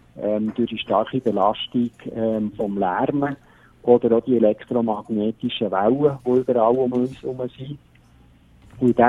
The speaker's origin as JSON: {"language": "German", "town": "Worb", "region": "Bern", "country": "Switzerland", "tie": "born or raised there", "said": "ich bin ja im Gebiet Worg bin ich aufgewachsen."}